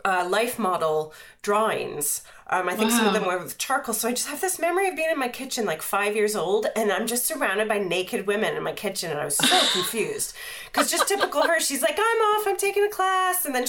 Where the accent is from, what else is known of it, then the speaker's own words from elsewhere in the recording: Pennsylvania, United States; I grew up outside of Pittsburgh, and he's from Pittsburgh, so like the Warhol Museum was a big deal.